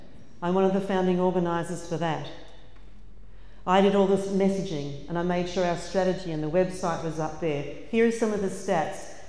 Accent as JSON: {"language": "English", "town": "Geelong", "region": "Victoria", "country": "Australia", "tie": "born or raised there", "said": "By the way, I'm originally from Geelong, so I'm Geelong girl born and bred."}